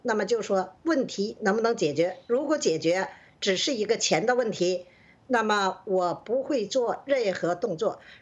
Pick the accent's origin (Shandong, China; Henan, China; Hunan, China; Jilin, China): Jilin, China; Changchun; 我是来自吉林省长春市访民